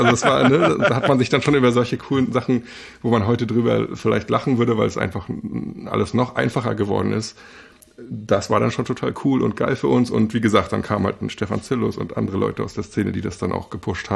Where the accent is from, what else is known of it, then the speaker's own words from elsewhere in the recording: Rostock, Mecklenburg-Vorpommern, Germany; Also wir sind alles Rostocker, genau.